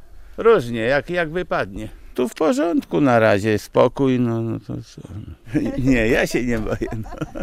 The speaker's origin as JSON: {"language": "Polish", "region": "Lower Silesian Voivodeship", "country": "Poland", "said": "Bo my to z Dolnego Śląska jesteśmy."}